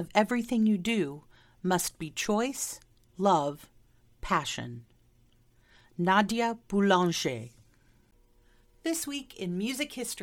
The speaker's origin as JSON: {"language": "English", "town": "Independence", "region": "Missouri", "country": "United States", "tie": "born there", "accent": "Midwestern", "said": "I was born in Independence, Missouri in 1963."}